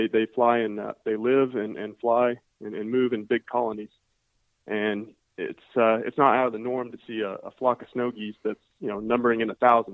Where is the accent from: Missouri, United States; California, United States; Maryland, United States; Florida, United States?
Missouri, United States; I'm actually, so I'm from Northwest Missouri, so